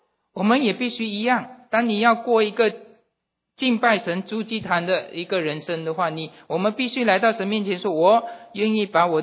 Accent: China; now in United States; 我们都是从中国来到美国

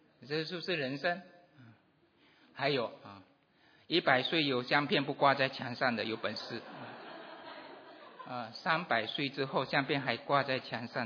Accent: Fuzhou, Fujian, China; 我是福州人

